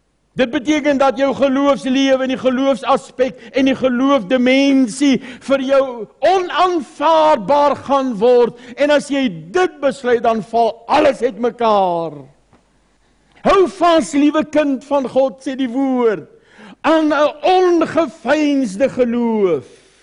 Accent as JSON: {"language": "Afrikaans", "region": "Free State", "country": "South Africa", "tie": "born or raised there", "said": "Nou ja, ek het in die Vrystaatse goudvelde groot geword"}